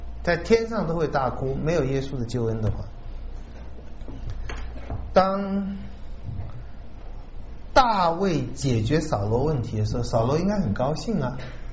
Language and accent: Chinese; China; 我们中国人说智者不忧，仁者不惧，勇者不惧